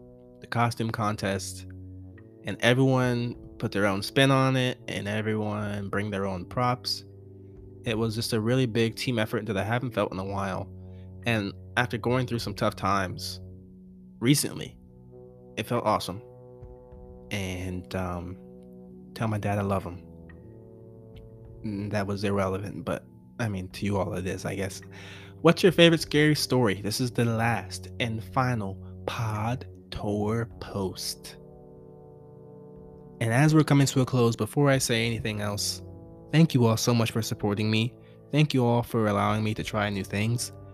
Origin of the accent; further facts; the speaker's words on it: Chesapeake Beach, Maryland, United States; now in Texas, United States; I grew up in Chesapeake Beach, Maryland, in a town of like 4,000 people, super small town. And no one really left. But my dad, God, whoever you want to say, brought us to Texas 12 years later.